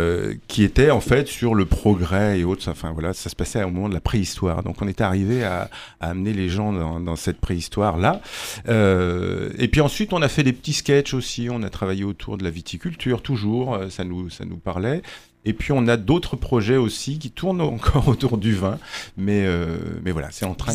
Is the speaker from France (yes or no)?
yes; Bourgueil, Centre-Val de Loire, France; Nous, on vient de Bourgueil